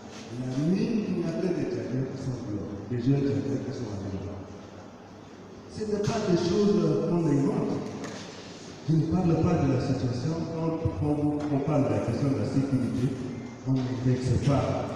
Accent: Nigeria; Moi, je viens de Nigeria.

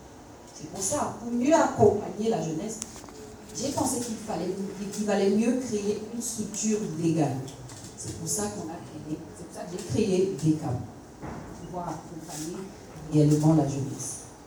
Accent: East, Cameroon; also born or lived in South; j'étais originaire de l'Est et du Sud. Et donc j'ai eu le bac à Yokadouma, dans ma famille maternelle.

